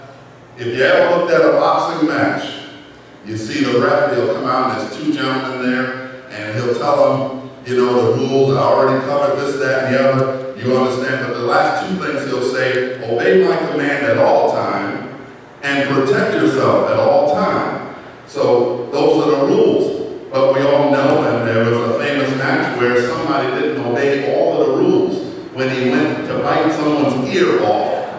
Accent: Brooklyn, New York, United States; she's mentioned that I'm from Brooklyn, and it's an old street thing, and I'm going to bring it up.

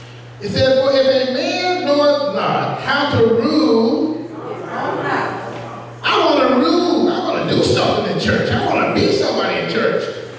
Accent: Nassau, New Providence, Bahamas; I'm from Nassau. Can I just use my own speech?

